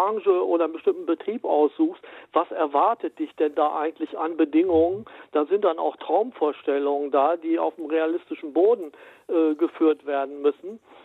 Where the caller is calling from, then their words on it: Lower Saxony, Germany; guten Tag. Ich komme mitten aus der Lüneburger Heide